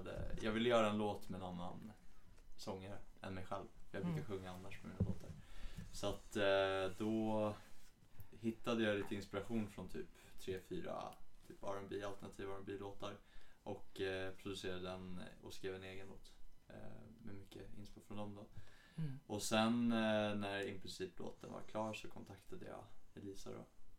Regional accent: Stockholm, Stockholm County, Sweden; Jag är uppväxt i Stockholm. Musiker och producent.

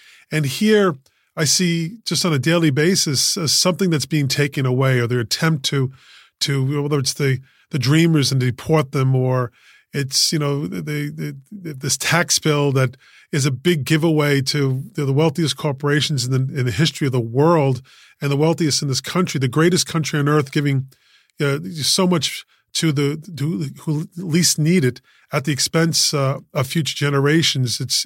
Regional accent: Queens, New York, United States; Yeah, I was born and raised in Queens, in Elmhurst, in St. John's Hospital on Queens Boulevard. It's no longer there, but I've been a lifelong resident of Queens County and of New York City.

